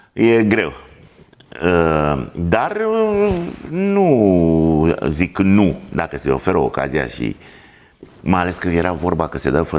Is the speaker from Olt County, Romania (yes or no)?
yes; Caracal, Olt County, Romania; eu sunt din Caracal